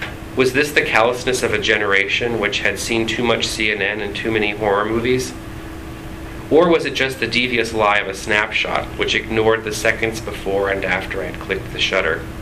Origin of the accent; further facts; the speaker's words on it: Munich, Bavaria, Germany; The picture ended up on a wall of my retrospective exhibition in my hometown, Munich, together with 200 of my images